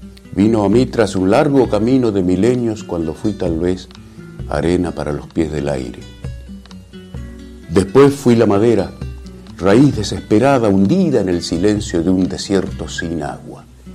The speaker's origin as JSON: {"language": "Spanish", "town": "Gualeguay", "region": "Entre Ríos", "country": "Argentina", "tie": "born or raised there", "also_born_or_lived": "Curuzú Cuatiá", "said": "Desde muy pequeño, cuando vinimos con la familia desde Curuzú, Cuatiá, donde mi padre era ferroviario y lo jubilaron, nos vinimos a vivir a Gualeguay porque mi madre es nacida en Médanos y nosotros somos 9 hermanos."}